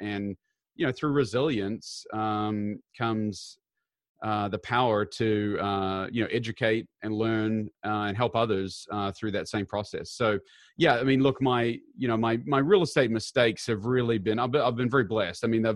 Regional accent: New Zealand; moved away as an adult; now in United States; I've actually lived in America longer than I've lived in New Zealand, which is quite strange, but no, born and raised in New Zealand

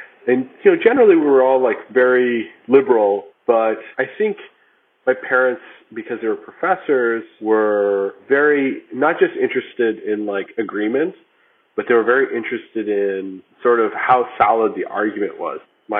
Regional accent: Texas, United States; despite being very liberal, I grew up in Texas

